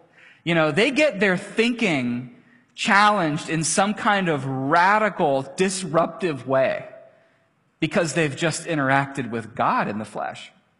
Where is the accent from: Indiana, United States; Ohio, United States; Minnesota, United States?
Ohio, United States; I always pictured the forest when I heard wilderness, because I'm from Ohio.